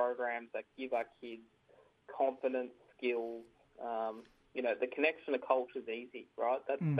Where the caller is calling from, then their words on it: Port Macquarie, New South Wales, Australia; I'm from The Gate, but I'm coming from you from Biripi Country in Port Macquarie.